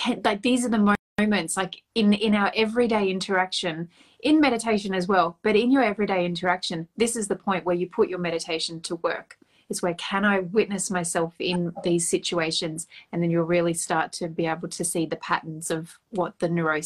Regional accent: Australia; That to me as an Australian is bizarre because I'm so used to it, setting later.

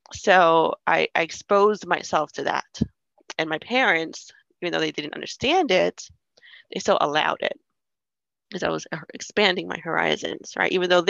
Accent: New York, United States; also born or lived in New Jersey; and Asian neighbors growing up in New York. So I was exposed to a lot of that.

